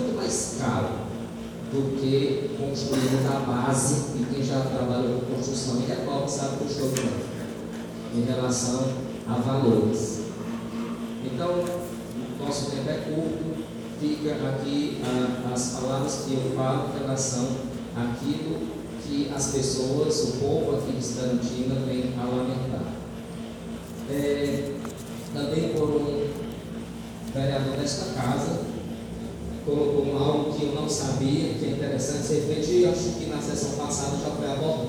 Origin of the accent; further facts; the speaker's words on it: Piauí, Brazil; born there; now in Esperantina, Brazil; A minha cidade, onde eu nasci, tem prédio próprios há anos.